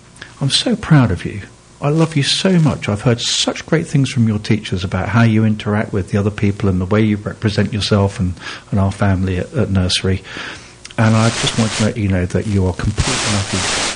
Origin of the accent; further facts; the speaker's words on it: Bristol, South West England, United Kingdom; moved away; also born or lived in Kingston; I was born in Kingston in Surrey, and then we moved to Bristol very early on because my father was an engineer, big engineering city.